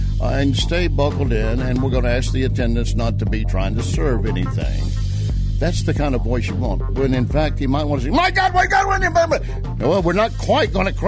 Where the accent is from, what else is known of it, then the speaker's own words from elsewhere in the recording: Texas, United States; And it's not a BS just because I'm from Texas.